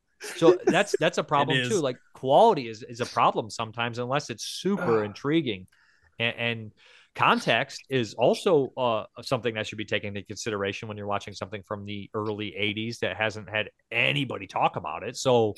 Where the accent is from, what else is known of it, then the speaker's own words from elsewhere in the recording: United States; Like, just on, you know, I'm American. I'm from that kind of geographical location.